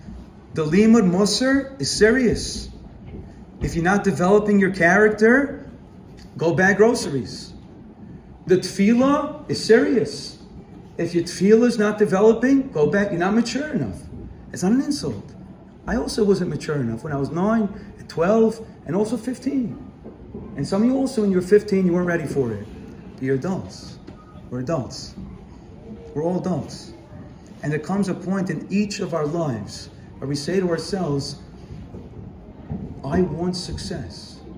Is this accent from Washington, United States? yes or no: no; New York City, New York, United States; When I was growing up in Flatbush